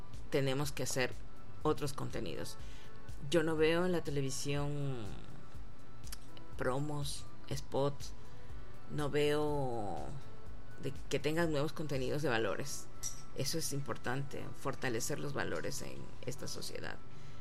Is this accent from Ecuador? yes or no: yes; Ecuador; now in Venezuela; yo soy ecuatoriana, tengo viviendo aquí como 18 años. Amo este país. Nací en el Ecuador y Venezuela está en mi corazón siempre